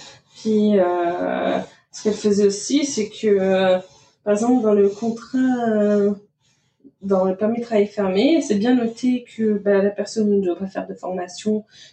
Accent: France; ça signifie un permis de travail fermé quand on est français

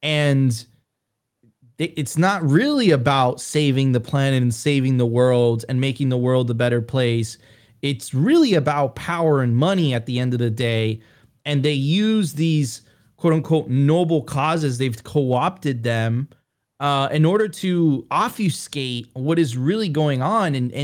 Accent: Venezuela; I'm originally from Venezuela, so I've seen corruption.

